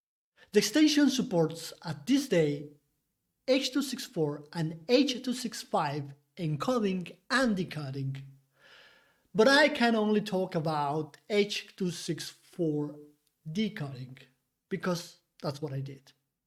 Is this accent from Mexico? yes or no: yes; Mexico; I'm from Mexico, and I do multimedia programming